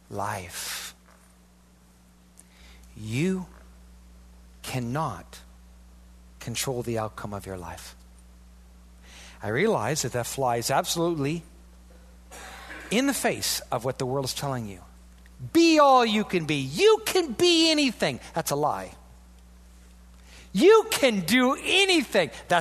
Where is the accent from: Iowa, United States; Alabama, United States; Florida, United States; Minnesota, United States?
Iowa, United States; And I'm from Iowa. It's like, I'm not going any further north. It's cold.